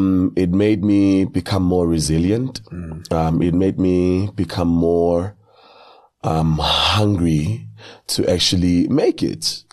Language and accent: English; Durban, KwaZulu-Natal, South Africa; I grew up in Duzuma in Durban. I used to go to Roman Catholic church. I used to be Roman Catholic.